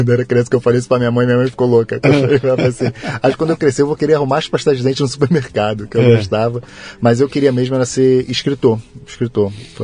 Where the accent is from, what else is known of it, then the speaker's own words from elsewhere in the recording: Rio de Janeiro, Brazil; born there; Eu nasci no Rio de Janeiro.